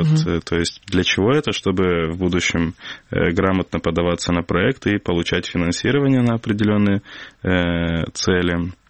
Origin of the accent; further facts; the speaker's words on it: Crimea, Ukraine; moved away; я после переезда из Крыма, не переезда, на временное, скажем так, на обучение, когда выехал в Киев, у меня обострилась моя крымско-татарскость